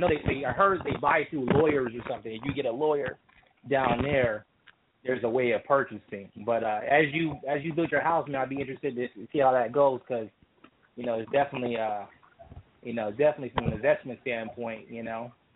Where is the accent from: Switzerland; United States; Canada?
United States; San Diego, California; Oh, I'm over here in Lemon Grove area, but I grew up in Southeast. I'm born and raised right here